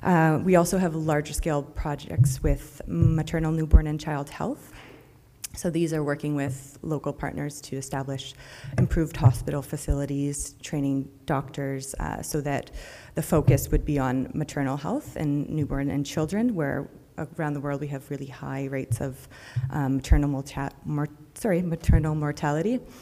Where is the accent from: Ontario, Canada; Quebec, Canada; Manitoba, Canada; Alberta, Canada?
Ontario, Canada; Toronto; I'm coming from Toronto, where our offices are and where I'm born and raised.